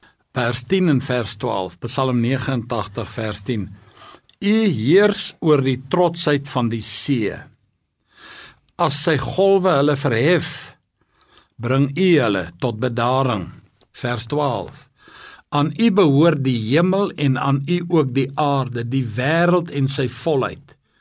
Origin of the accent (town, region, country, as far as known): Highveld, South Africa; born or raised there; now in Cape Town, South Africa